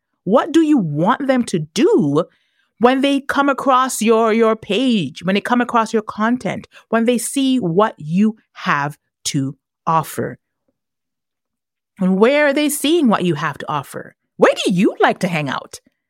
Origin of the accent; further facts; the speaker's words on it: Tobago, Trinidad & Tobago; I always remember that little rhyme I learned about adverbs growing up in Tobago.